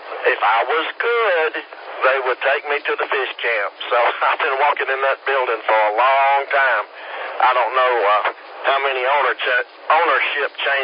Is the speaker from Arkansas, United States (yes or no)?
no; Greenville, South Carolina, United States; Well, I was born in Greenville, at Spartanburg, and grew up in Greenville, but we lived in North Carolina for a while. I think about 5 years.